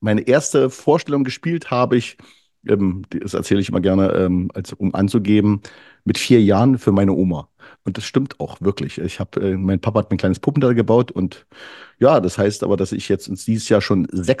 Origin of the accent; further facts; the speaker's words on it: Berlin, Germany; ich bin in Berlin zur Schule gegangen und in Berlin-Mitte